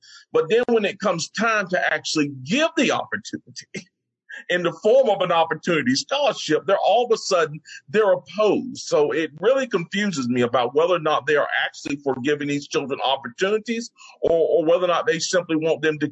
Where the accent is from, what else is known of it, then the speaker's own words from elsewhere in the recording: Greensboro, North Carolina, United States; My hometown, Greensboro, has recently been ranked as the number 10th most dangerous city to live in the United States.